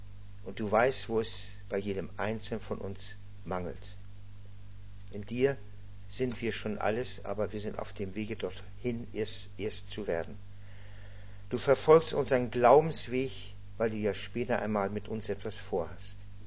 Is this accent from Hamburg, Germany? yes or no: yes; Hamburg, Germany; Ich bin ja zur Hälfte aus Sachsen, weil meine Frau dort herkommt. Ich bin Hamburger.